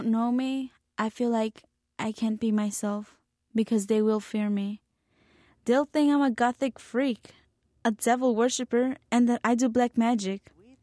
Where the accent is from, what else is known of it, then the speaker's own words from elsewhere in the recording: Mexico; We are from Mexico, and we were all racist Catholics, mom, dad, and all 13 kids.